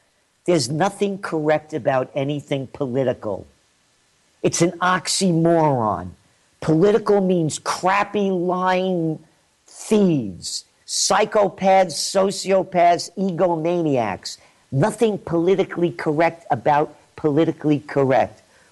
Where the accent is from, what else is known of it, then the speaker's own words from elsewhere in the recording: Bronx, New York, United States; also born or lived in Yonkers; when I grew up in the Bronx, and then we moved to Westchester. And when we moved up to Yonkers in a pretty affluent place there.